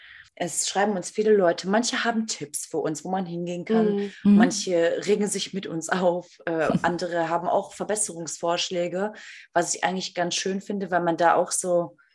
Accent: Germany; Also bei uns in Deutschland ist das Problem ja, dass die Regale super hoch sind.

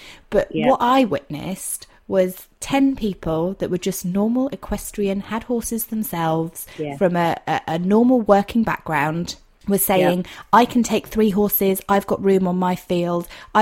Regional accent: South West England, United Kingdom; I'm from Dorset.

